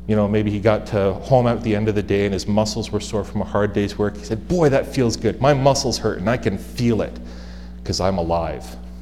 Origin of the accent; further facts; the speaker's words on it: Windsor, Ontario, Canada; I grew up in Windsor, Ontario, born and raised there. Now, Essex County is flat.